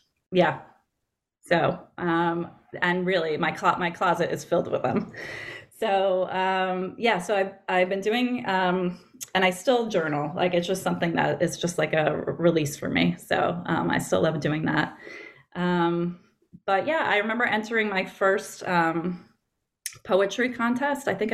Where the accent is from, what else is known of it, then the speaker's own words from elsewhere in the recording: Long Island, New York, United States; born there; I was born on Long Island in New York, and I would say I've always been interested in writing and a writer.